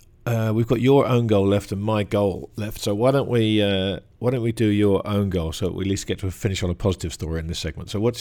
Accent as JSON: {"language": "English", "region": "England", "country": "United Kingdom", "said": "As an English football fan, I should take great umbrage in what you're saying, particularly coming at me from a Scotsman."}